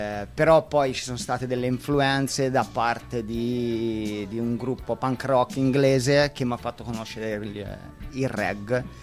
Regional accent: Tuscany, Italy; Allora, vengo dalla provincia di Livorno, siamo venuti in Puglia per costruire un sound.

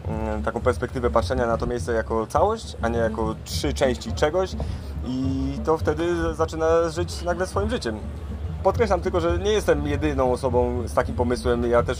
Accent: Bogatynia, Lower Silesian Voivodeship, Poland; also born or lived in Zgorzelec; bo ja z Trójstyku pochodzę. Jestem urodzonym zgorzelczaninem, wychowanym w Bogatyni.

